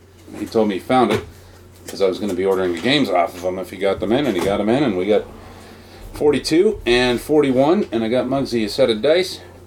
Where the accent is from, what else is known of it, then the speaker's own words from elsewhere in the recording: Canada; in Canada my whole life. I watched too much fucking Buffalo TV growing up. People say I sound like I'm from Buffalo